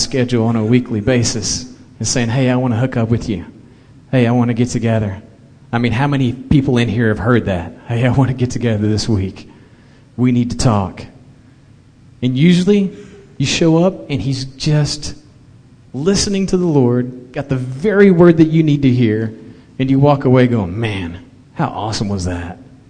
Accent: Springtown, Texas, United States; And I said … Where are you from? Springtown, Texas. What's your major? It was biology at the time.

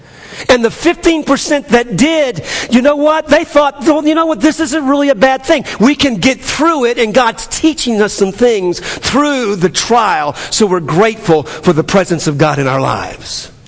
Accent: New Orleans, Louisiana, United States; I grew up in New Orleans. When the storms were coming, we got out.

